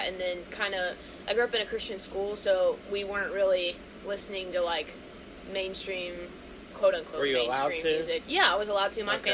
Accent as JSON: {"language": "English", "region": "Ohio", "country": "United States", "said": "I mean, I'm from Ohio, so Ohio State is, like, my, you know, basketball team."}